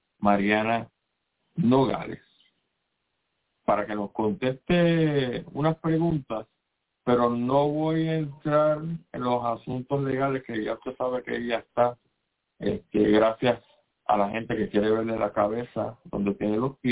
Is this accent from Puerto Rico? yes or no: yes; Puerto Rico; como decimos un puertorriqueño